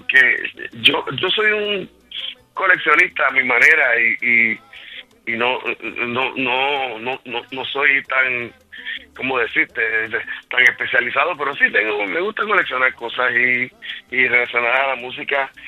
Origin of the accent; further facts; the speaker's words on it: Puerto Rico; Y como puertorriqueños que somos, pues es como tener un paisano que esté reconociendo